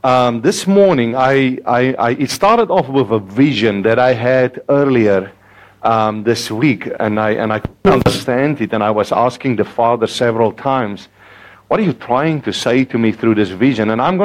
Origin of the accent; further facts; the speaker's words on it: Northern Cape, South Africa; English is a second language; in the Makwa land, close to Springbok. How many of you know where that is? So I'm actually an Makwa lander, and therefore my accent is a little bit different. And so 20 years ago, I could not speak one word English.